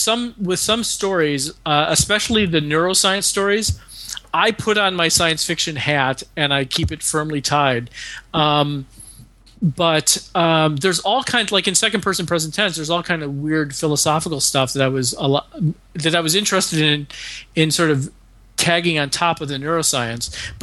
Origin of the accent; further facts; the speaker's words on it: Chicago, Illinois, United States; because I was raised in Chicago by Southerners, which is like being raised by wolves out there in the city.